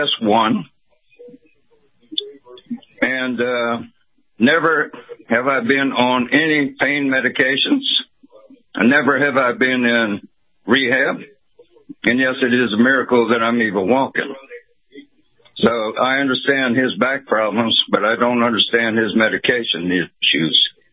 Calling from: Tampa, Florida, United States; I'm calling from Tampa, Florida.

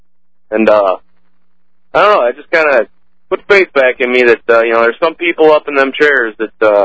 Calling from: Indiana, United States

